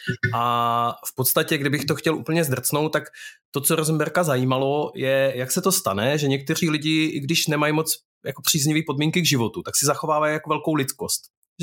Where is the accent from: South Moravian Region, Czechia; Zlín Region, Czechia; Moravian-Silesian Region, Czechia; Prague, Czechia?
Zlín Region, Czechia; protože já jsem vyrůstal jednak na malý vesnici na Valašsku